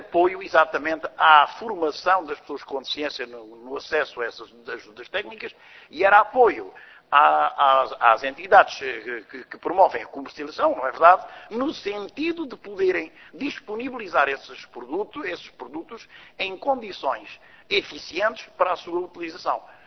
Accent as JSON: {"language": "Portuguese", "region": "Alentejo", "country": "Portugal", "said": "eu sou do Alentejo e de uma zona interior"}